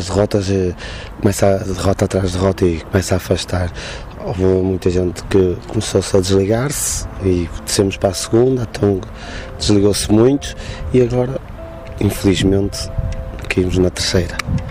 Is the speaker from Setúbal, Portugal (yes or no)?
no; Guimarães, Braga, Portugal; Não sou de cá, sou de Guimarães. E vim para cá